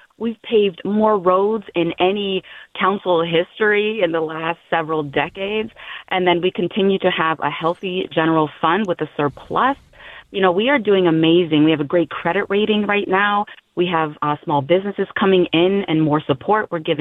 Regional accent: Bloomfield, United States; My family's still in town. I love this town. I was born and raised in Bloomfield

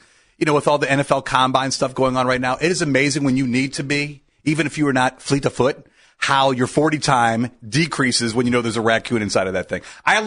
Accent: Akron, Ohio, United States; Once again, I was born and raised in Akron. We don't have raccoons in the city of Akron.

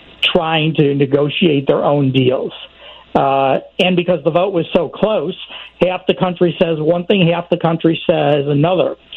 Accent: United States; now in Singapore; I'm not Singaporean, I'm from the United States

